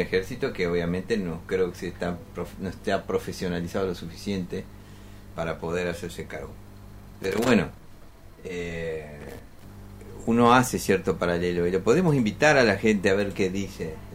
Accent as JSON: {"language": "Spanish", "country": "Argentina", "said": "nosotros seguramente como argentinos lo hemos estado pensando"}